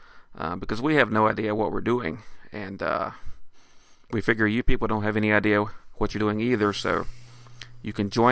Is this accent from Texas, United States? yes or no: no; Beckley, West Virginia, United States; So we are from Beckley, West Virginia, and we decided to do a little podcast.